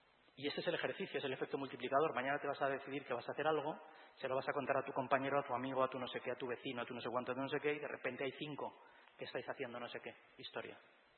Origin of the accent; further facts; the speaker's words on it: Bilbao, Basque Country, Spain; moved away as an adult; also born or lived in Madrid; Si yo me fui de mi casa, soy de Bilbao a los 19 años, me vine a Madrid a vivir